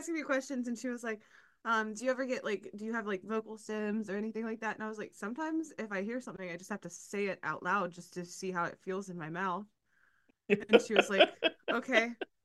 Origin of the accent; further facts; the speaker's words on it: Chattanooga, Tennessee, United States; That U-Haul was from, drumroll, Chattanooga, Tennessee, which is basically my hometown.